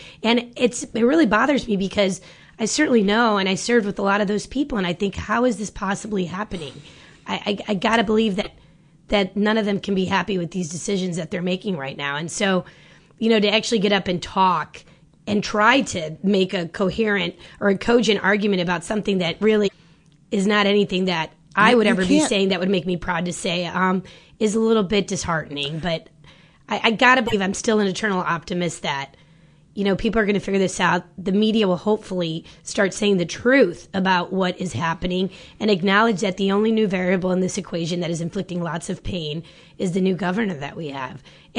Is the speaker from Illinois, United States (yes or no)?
yes; Bolingbrook, Illinois, United States; also born or lived in Chicago, United States / DuPage County, United States; But I grew up in, I was born in Chicago, and I spent part of my life second through sixth grade in DuPage County, and then also went to high school and junior high in Bolingbrook, which is Will County.